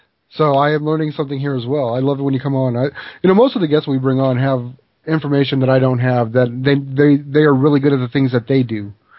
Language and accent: English; New Mexico, United States; I'm from New Mexico, so you've got a problem with bad water out there in New Mexico.